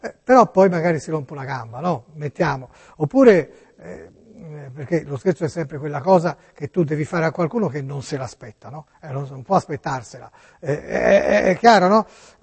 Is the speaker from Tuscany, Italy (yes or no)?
yes; Tuscany, Italy; siamo toscani